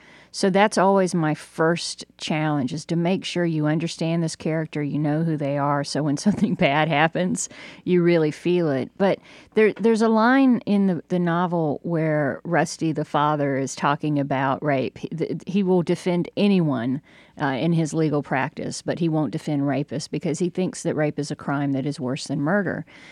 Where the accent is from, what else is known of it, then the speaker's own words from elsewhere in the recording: Jonesboro, Georgia, United States; people know I grew up in Jonesboro, about 45 minutes from Atlanta, during the time of the Atlanta child murders. And I saw at a very real level how that changed Jonesboro.